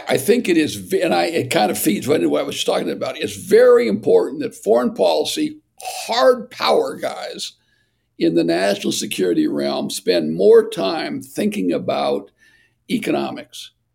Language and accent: English; Ashtabula, Ohio, United States; some guy in Ashtabula, Ohio, my hometown, and no longer has a job